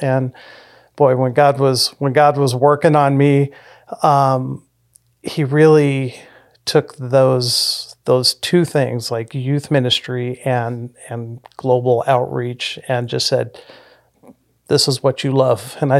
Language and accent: English; Whittier, California, United States; now in Upland, United States; We live in Upland. We've been in Upland for 24 years now. We've been here for a while. I grew up in Whittier, grew up in a single mom home, at a Catholic church.